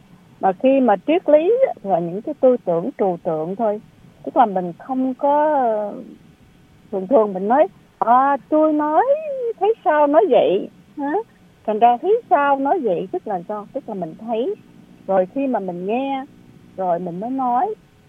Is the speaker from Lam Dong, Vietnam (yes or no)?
no; Ho Chi Minh City, Vietnam; khi mà mình lớn lên ở Sài Gòn đó, mình ở đường rất là lớn, nhưng mà điều hàng xóm mình quen biết hết.